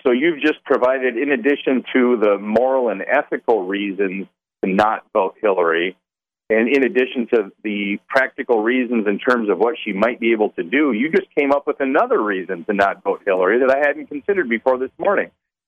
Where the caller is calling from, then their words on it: East Lansing, Michigan, United States; I'm calling you from East Lansing, so you know I got to say MSU.